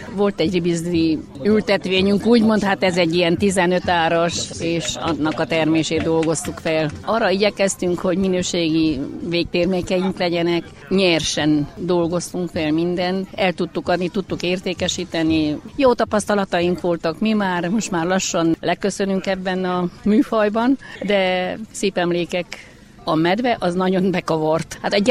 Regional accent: Odorheiu Secuiesc, Harghita, Romania; Én udvarhelyről származok, Udvarhely környékéről, és ott ennek volt hagyományom.

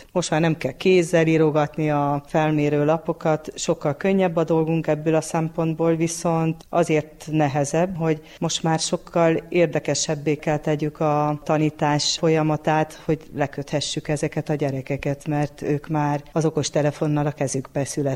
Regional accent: Estelnic, Covasna, Romania; Eszteneken voltam, itt is születtem Eszteneken, úgyhogy... Én nem mentem máshova.

